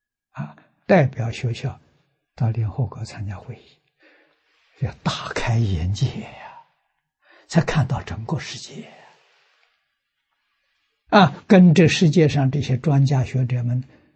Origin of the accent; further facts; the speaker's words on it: Tangchi, Anhui, China; moved away; 70年没回去，回去看看，谈到这桩事情，家乡人支持，回到我们家乡来做，我们大家都支持。啊，于是选的这个汤池。